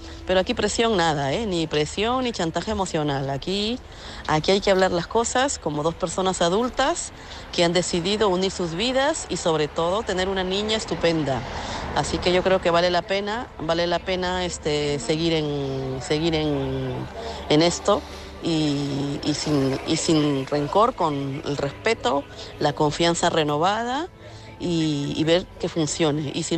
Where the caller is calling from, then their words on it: Madrid, Community of Madrid, Spain; de Madrid.